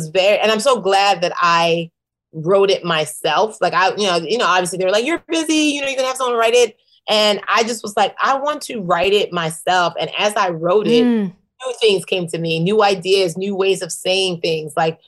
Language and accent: English; Nigeria; Yeah, being Nigerian is amazing. Like it is, it helped me have the hustle that I needed.